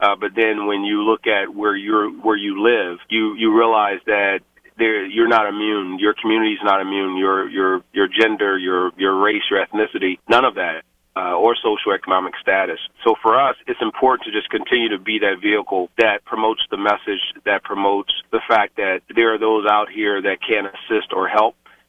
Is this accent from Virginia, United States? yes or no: yes; Virginia, United States; moved away; and then also my home state, Virginia. And for me, being here for over 30 years now